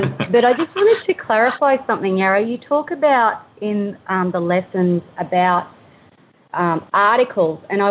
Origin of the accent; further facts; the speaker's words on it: Queensland, Australia; I'm from the Sunshine Coast.